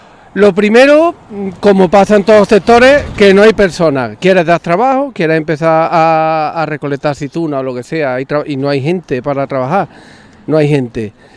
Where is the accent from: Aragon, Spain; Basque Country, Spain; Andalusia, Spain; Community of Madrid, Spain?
Andalusia, Spain; Lora de Estepa; De Lora de Estepa.